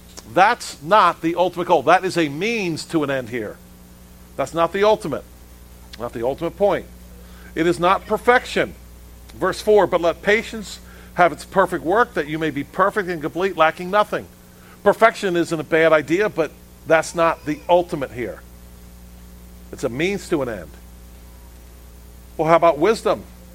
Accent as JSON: {"language": "English", "country": "United States", "tie": "born there", "said": "I was born here in America."}